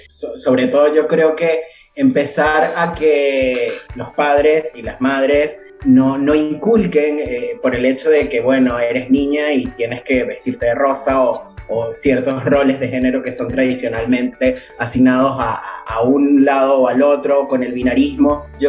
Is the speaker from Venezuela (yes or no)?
yes; Venezuela; moved away; En mi caso, yo soy inmigrante, yo soy venezolano, tengo 3 años acá. Y el hecho de venir de otro contexto súper conservador, haber crecido en un lugar de la cordillera súper conservador y venir a esta ciudad